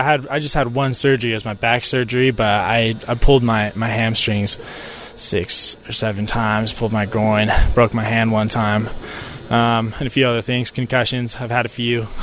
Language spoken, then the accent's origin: English; Washington, United States; I was coming from Washington where, you know, we had a couple hundred LDS kids at my school, actually